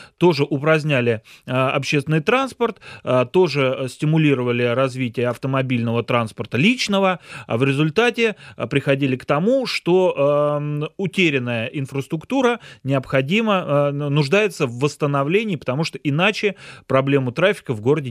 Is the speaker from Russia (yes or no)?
yes; Moscow, Russia; мы, москвичи, мы видели это совершенно воочию.